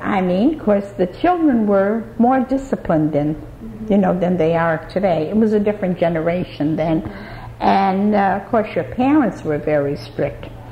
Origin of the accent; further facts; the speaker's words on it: Bridgeport, Connecticut, United States; born there; I was born in Bridgeport, Connecticut, on the east side.